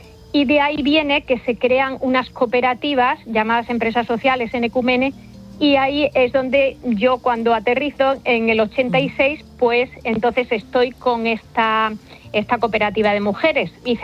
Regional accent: Plasencia, Extremadura, Spain; Yo sentía que tenía una familia, que tenía vivía en una ciudad, soy de Plasencia, iba a un colegio, tenía amigas

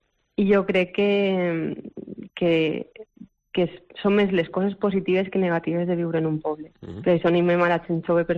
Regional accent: Valencian Community, Spain; No és perquè sigui el meu poble, però jo crec que és de visita obligatòria dels pobles de l'interior de Castelló.

